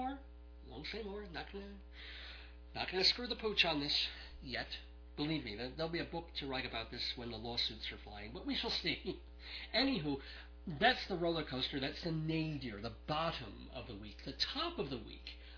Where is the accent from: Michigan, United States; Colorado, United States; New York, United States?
New York, United States; Brooklyn; also born or lived in Long Island; she was born in Queens, and I came from Brooklyn, and we both have worked in Manhattan, so we were real New York-y type people